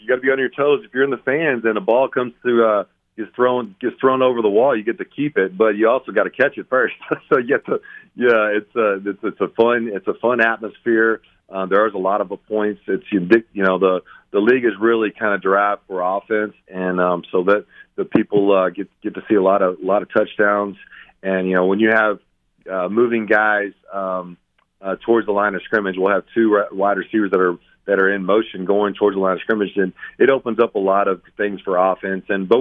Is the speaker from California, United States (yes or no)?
no; Louisville, Kentucky, United States; Yeah, I grew up here in Louisville.